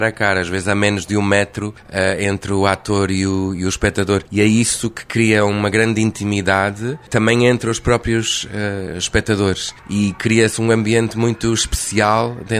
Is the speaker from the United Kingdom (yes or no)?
yes; England, United Kingdom; Portuguese is a second language; que sou inglês.